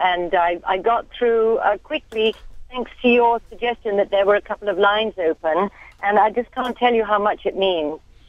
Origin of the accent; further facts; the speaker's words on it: Nairobi, Kenya; also born or lived in London, United Kingdom; now in United States; I'm London-born originally, and actually I grew up in Nairobi, Kenya, and been in America for about 30 years, so I'm a Anglo-Afro-American.